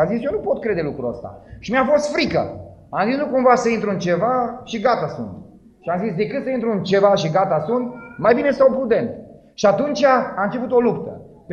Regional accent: Moldavia, Romania; Eu am învățat cu mănăstirile, vin din Moldova.

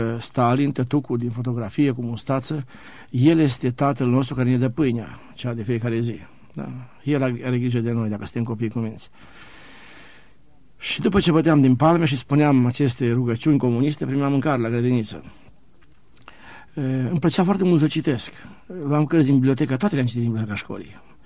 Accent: Chelmac, Arad County, Romania; born there; M-am născut în 18 noiembrie 1945 în comuna Chelmac, județul Arad, un sat lângă Lipova, aproape de Lipova, într-o familie foarte săracă, cu 8 copii.

